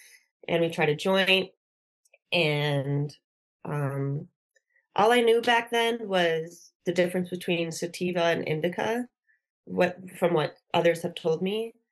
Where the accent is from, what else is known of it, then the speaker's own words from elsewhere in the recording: Illinois, United States; Growing up in Illinois, I know it's very different than the culture in California